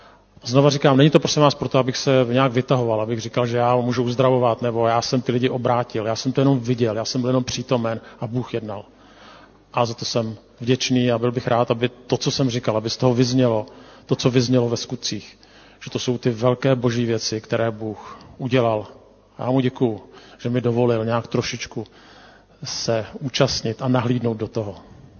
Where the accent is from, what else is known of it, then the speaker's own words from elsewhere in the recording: Prague, Czechia; Já jsem původně ze Smíchova